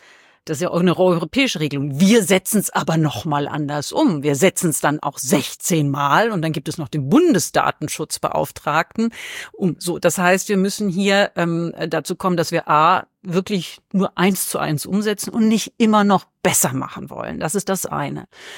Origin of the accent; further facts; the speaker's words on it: Frankfurt, Hesse, Germany; now in Bad Soden, Germany; Also ich bin Frankfurterin, lebe in Bad Soden